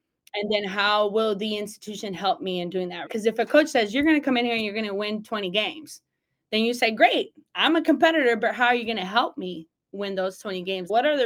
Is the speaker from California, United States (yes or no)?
yes; San Diego, California, United States; I've moved around. I'm in the DMV and I'm from San Diego, California.